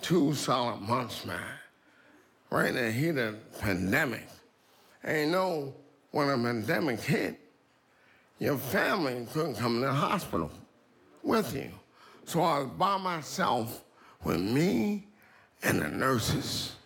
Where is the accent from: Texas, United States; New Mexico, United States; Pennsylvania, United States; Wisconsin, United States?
Pennsylvania, United States; Philadelphia; I'm from South Philly.